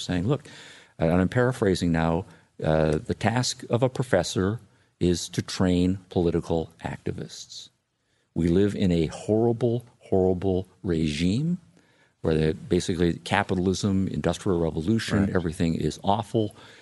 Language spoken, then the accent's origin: English; Illinois, United States; he came to my home state of Illinois.